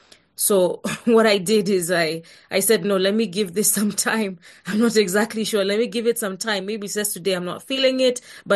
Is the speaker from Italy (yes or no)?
no; Nairobi, Kenya; I've born and raised and live in Nairobi, Kenya, which is in East Africa